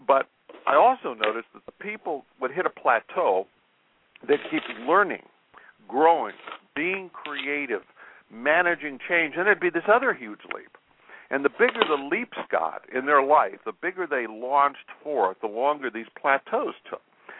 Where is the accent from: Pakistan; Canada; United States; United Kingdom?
United States; Illinois; I'm from Illinois. Back there, you talk about hypnosis, and it's kind of, people like freak out.